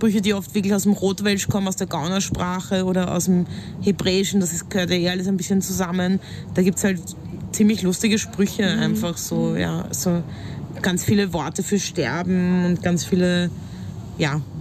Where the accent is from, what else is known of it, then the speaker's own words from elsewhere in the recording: Vienna, Austria; ich als Wienerin, ich spreche ja nicht Dialekt, ich spreche Hochdeutsch und halt habe halt einen Slang oder halt so ja, einen gewissen Sprachklang, Melodie.